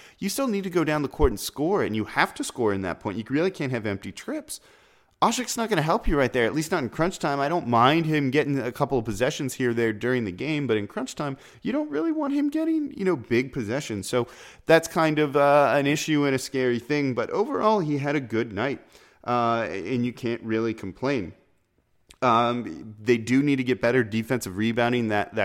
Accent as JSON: {"language": "English", "town": "Los Angeles", "region": "California", "country": "United States", "tie": "born or raised there", "lives_now": "New Orleans, United States", "said": "I'm going to be missing my hometown Lakers coming to New Orleans, but I do root for the Pelicans more so than the Lakers nowadays."}